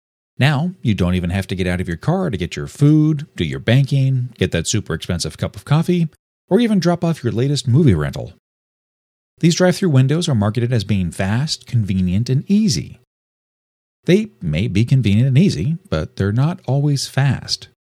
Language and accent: English; Los Angeles, California, United States; also born or lived in Santa Monica; Growing up in West Los Angeles and Santa Monica, there were always panhandlers